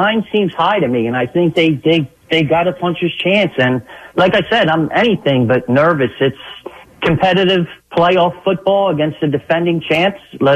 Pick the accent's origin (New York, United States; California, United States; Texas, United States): California, United States; Oakland; I was raised in Oakland. I grew up in Oakland. I'm from Oakland.